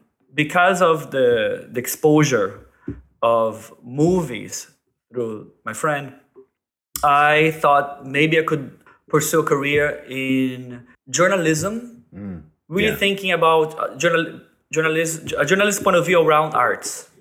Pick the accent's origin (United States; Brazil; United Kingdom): Brazil; I come from Brazil.